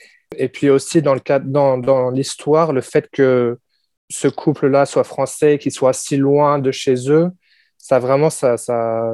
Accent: Lyon, Auvergne-Rhône-Alpes, France; now in Melbourne, Australia; je viens de Lyon, en France. J'ai déménagé à Melbourne en 2017 et j'y suis depuis. Je suis retourné en France un peu l'année dernière, mais je suis resté à Melbourne depuis 2017, globalement.

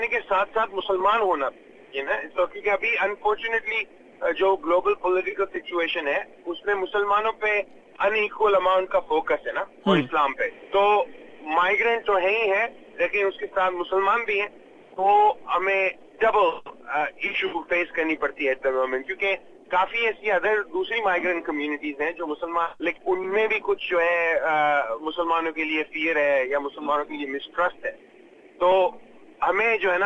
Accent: Ahmedabad, Gujarat, India; moved away as an adult; now in Australia; मैं इंडिया से हूँ और इंडिया में मैं गुजरात से हूँ, अहमदाबाद से। तो मेरा जो जन्म अहमदाबाद में हुआ था और मैं ऑस्ट्रेलिया में आया जब मैं 21 साल का था

